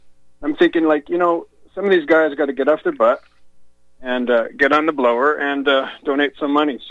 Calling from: British Columbia, Canada; I just wanted to remind your listeners that as a Canadian

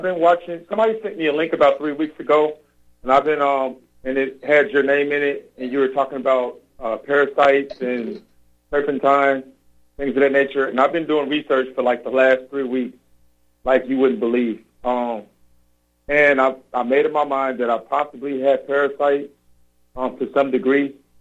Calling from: Dallas, Texas, United States; I'm calling from Dallas.

